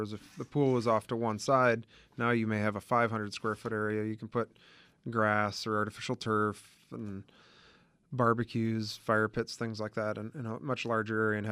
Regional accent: Indiana, United States; We grew up in Indiana and both actually graduated from Purdue. And back there, trees are real.

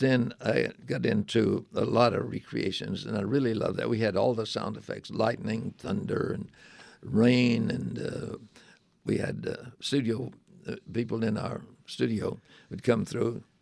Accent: Louisiana, United States; I was really from Louisiana, but I didn't want to be called Louis

